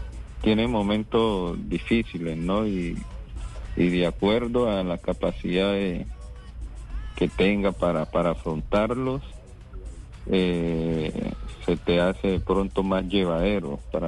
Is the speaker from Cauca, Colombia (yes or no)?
yes; Villarrica, Cauca, Colombia; vivía en Villarrica con mi madre y la concentración quedaba al norte de Cali. Y me despedí de mi mamá en mi pueblo